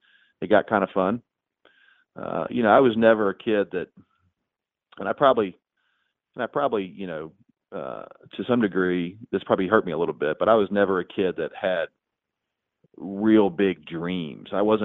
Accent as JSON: {"language": "English", "town": "Atlanta", "region": "Georgia", "country": "United States", "tie": "born or raised there", "also_born_or_lived": "Hartsville, South Carolina", "said": "I was born in Hartsville, but then we moved to Atlanta in like 1980. So I was 3 or 4 years old. And but like I said, we have deep roots there."}